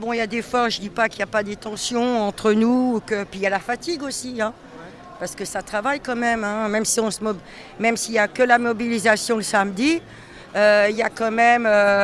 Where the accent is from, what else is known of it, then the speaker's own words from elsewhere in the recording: Saint-Malo, Brittany, France; Donc, moi, je suis de Saint-Malo, donc voilà, c'était plus facile pour moi.